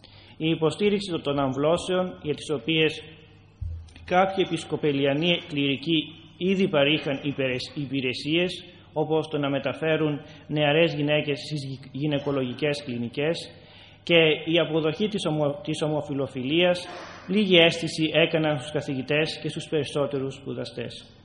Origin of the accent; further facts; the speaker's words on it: United States; σαν Αμερικάνος, σαν ένας που ασπάστηκε την Ορθόδοξη πίστη, ένας απλός παπάς του χωριού